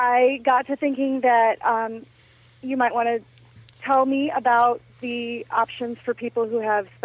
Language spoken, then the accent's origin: English; Valparaiso, Indiana, United States; I've been back for several weddings because I grew up in Valpo, and I couldn't have been happier.